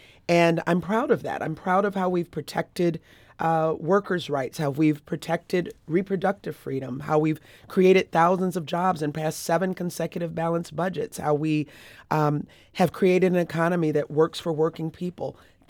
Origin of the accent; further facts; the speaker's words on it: Chicago, Illinois, United States; Born and raised on the South Side, still live on the South Side.